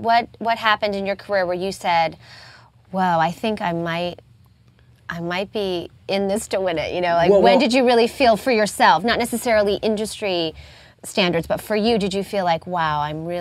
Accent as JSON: {"language": "English", "town": "Binghamton", "region": "New York", "country": "United States", "tie": "born or raised there", "said": "And then I grew up in Binghamton, so we have all these like."}